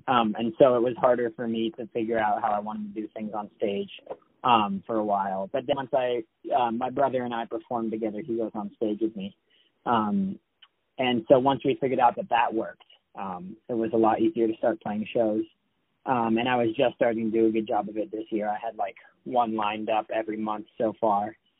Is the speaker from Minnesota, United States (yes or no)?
no; Vermont, United States; we're from Vermont, and he was living in Vermont for, a while after high school and just making music videos for everybody up here